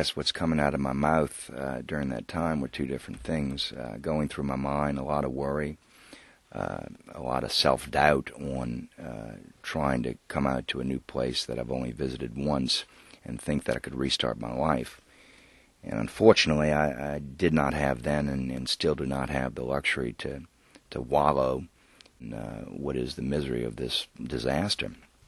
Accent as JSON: {"language": "English", "town": "New Orleans", "region": "Louisiana", "country": "United States", "said": "We're from New Orleans. We had evacuated"}